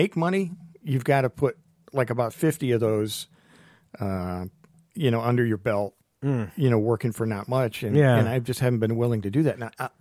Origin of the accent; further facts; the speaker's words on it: Ohio, United States; I live in Toledo now, and I grew up in Ohio in the north central part of the state.